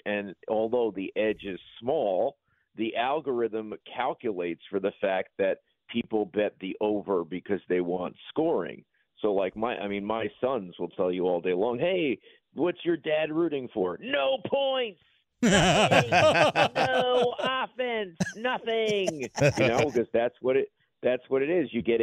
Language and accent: English; New York, United States; and I'm this New Yorker screaming, "Salt, salt, not sand